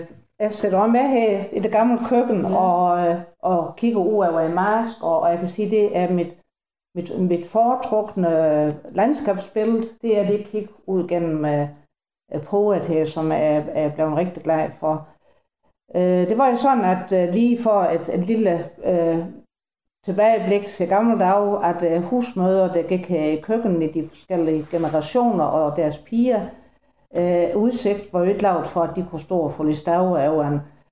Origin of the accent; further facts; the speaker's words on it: Ballum, Region of Southern Denmark, Denmark; jeg er født og opvokset i Ballum også